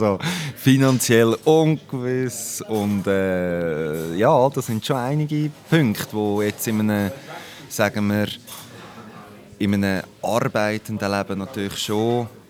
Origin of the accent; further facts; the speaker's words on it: Central Switzerland, Switzerland; Ja, ich bin 29, bin in der Zentralschweiz aufgewachsen, auf einem Bauernhof